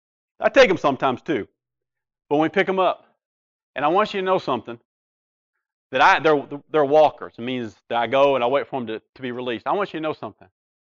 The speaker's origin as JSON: {"language": "English", "region": "Kentucky", "country": "United States", "said": "We're from Kentucky, for those who don't know that."}